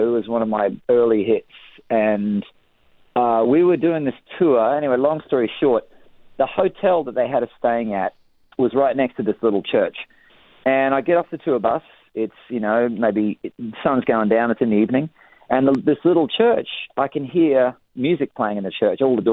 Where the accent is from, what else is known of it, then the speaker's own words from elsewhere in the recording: Queensland, Australia; I played so many kind of gigs growing up in Queensland.